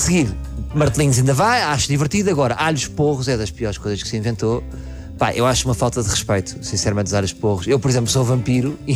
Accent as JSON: {"language": "Portuguese", "region": "Lisbon", "country": "Portugal", "said": "eu sei que sou de Lisboa."}